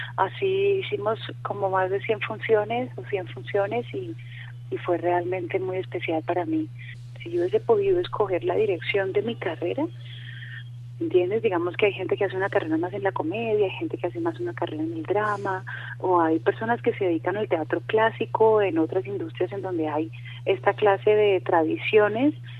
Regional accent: Cali, Valle del Cauca, Colombia; reconocer un poco mi adolescencia, que fue en Cali

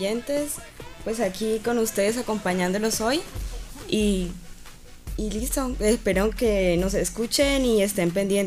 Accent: Sincelejo, Sucre, Colombia; yo soy de Sincelejo, Sucre.

